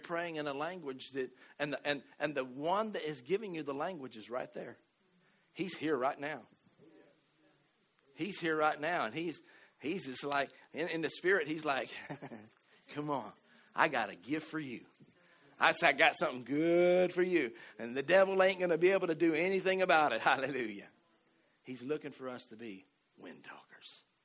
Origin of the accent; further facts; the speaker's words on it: the South, United States; I'm from the South, so I'm a sweet tea dude, right?